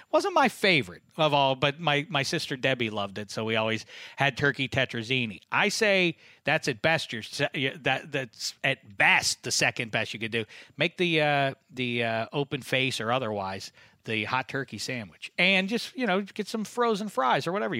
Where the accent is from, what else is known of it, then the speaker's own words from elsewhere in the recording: Staten Island, New York, United States; I'm from Staten Island.